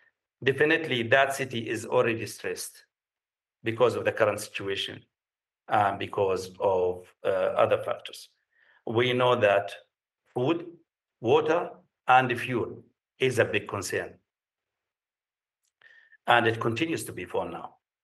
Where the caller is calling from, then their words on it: Kosti, White Nile, Sudan; I'm calling from Kosti, as you said, you know, after a one-day trip to El Obeid city